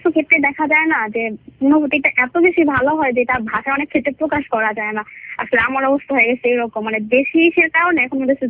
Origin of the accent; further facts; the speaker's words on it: Munshiganj, Dhaka Division, Bangladesh; আমার গ্রামের বাড়ি হচ্ছে মুন্সিগঞ্জে